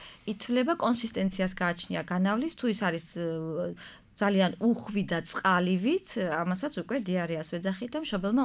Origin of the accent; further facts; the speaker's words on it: Adjara, Georgia; მე თვითონაც გაზრდილი ვარ მაღალმთიან კურორტზე